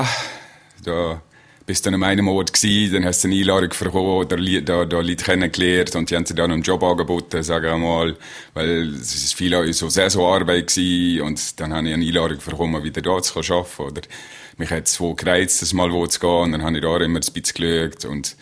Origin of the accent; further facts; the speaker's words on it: Netherlands; German is a second language; Ah ja, als Holländer ist das höher einfach.